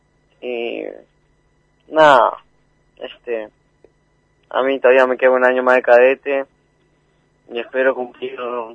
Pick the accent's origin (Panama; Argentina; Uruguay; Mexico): Argentina; Corcovado, Chubut; que Corcovado esté lo más alto, tanto como Chubut, Argentina